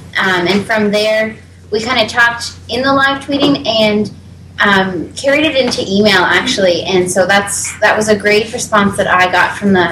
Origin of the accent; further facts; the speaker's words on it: China; English is a second language; I'm also from China.